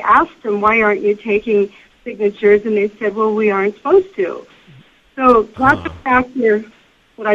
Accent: California, United States; I was wondering, I came from California.

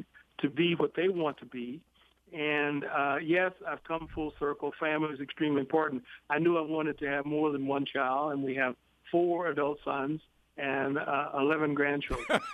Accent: Kansas City, Kansas, United States; also born or lived in Arkansas City, Kansas; I grew up as an only child in a segregated community in Kansas City, Kansas. I was born in Arkansas City, Kansas.

